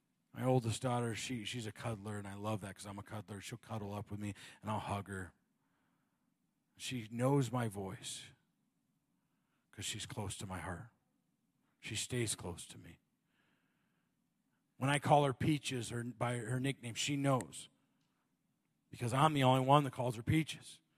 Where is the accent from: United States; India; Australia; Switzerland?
United States; Arizona; Big Phoenix Suns fan because I'm from Arizona, which means I'm used to disappointment in my life.